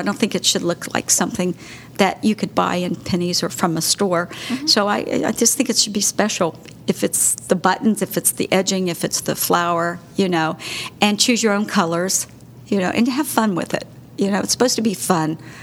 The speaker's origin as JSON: {"language": "English", "region": "West Virginia", "country": "United States", "tie": "born or raised there", "said": "It was a Spanish-speaking community that I grew up in West Virginia."}